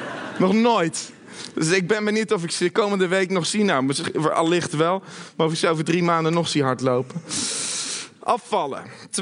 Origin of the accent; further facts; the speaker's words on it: Netherlands; zijn dat de goede voornemens voor het nieuwe jaar voor ons als Nederlanders